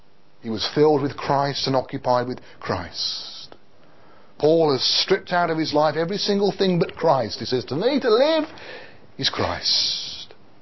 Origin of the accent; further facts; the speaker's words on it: Birmingham, West Midlands, United Kingdom; very easy for some of us to want to boast about being a Brummie